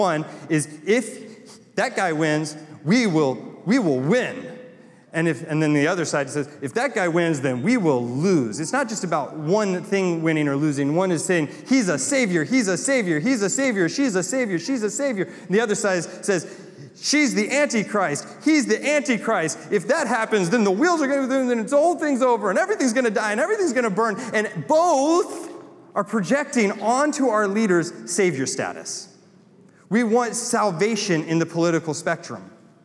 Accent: North Carolina, United States; Man, I got really Southern there, Pastor Shino. I'm a donkey. I'm also from North Carolina.

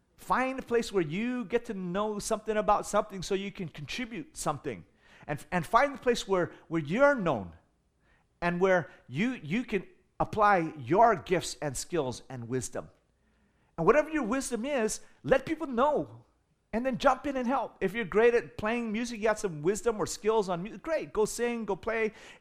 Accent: United States; also born or lived in Hong Kong; I'm Chinese, but I'm born and raised in America, right?

